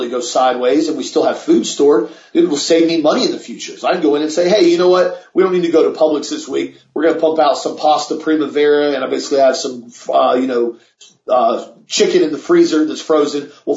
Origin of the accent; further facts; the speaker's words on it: Florida, United States; I grew up in Florida, dealt with numerous hurricanes my whole life